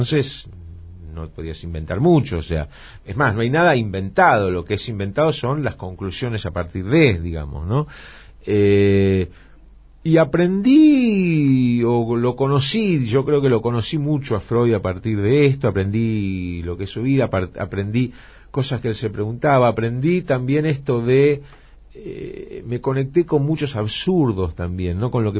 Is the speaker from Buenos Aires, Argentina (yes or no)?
yes; Buenos Aires, Argentina; soy humorista, soy porteño, argentino, judío, de cierta izquierda.